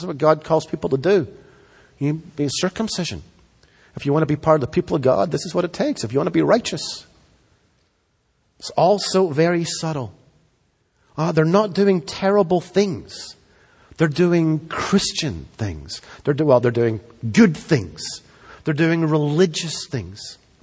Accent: Scotland, United Kingdom; now in United States; I grew up in Scotland. I was born in the United Kingdom. I'm an American by choice. I'm living here by choice.

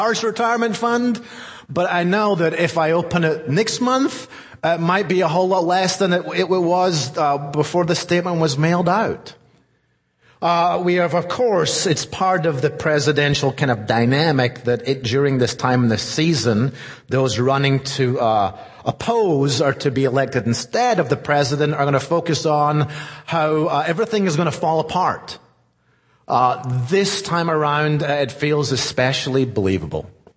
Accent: Scotland, United Kingdom; now in North America; In the United Kingdom, where I grew up in Scotland, it can be very, very short

